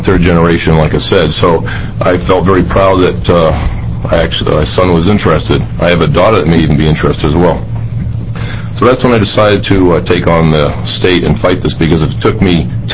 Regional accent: Toledo, Oregon, United States; I'm from Toledo, Oregon.

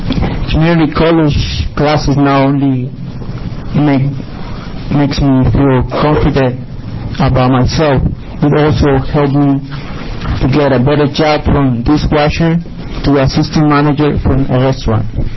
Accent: Mexico; now in Newport, United States; I'm from Mexico. I moved to the U.S. 10 years ago

